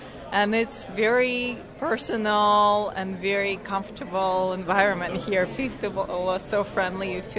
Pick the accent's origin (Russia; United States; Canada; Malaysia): Russia; English is a second language; and I'm originally from Russia.